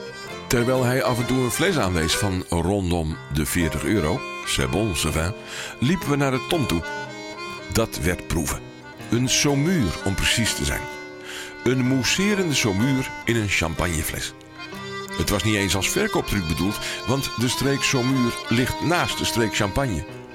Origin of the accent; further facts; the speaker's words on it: Beaune, Bourgogne-Franche-Comté, France; Maar ik kom oorspronkelijk uit Beaune, midden in de Bourgogne.